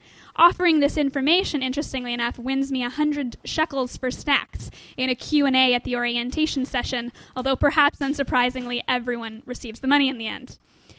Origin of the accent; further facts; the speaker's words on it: Vancouver, British Columbia, Canada; I'm from Vancouver. I'm the token Canadian bump from another trip.